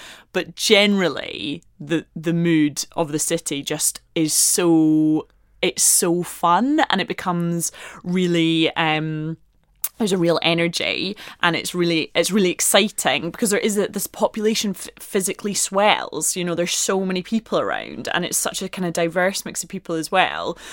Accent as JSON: {"language": "English", "town": "Edinburgh", "region": "Scotland", "country": "United Kingdom", "tie": "born or raised there", "said": "I grew up in Edinburgh."}